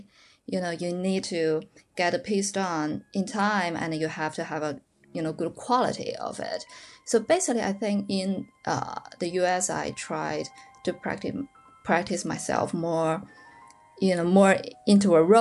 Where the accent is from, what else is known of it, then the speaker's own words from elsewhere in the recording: Beijing, China; You know, I grew up in Beijing and I heard this genre all the time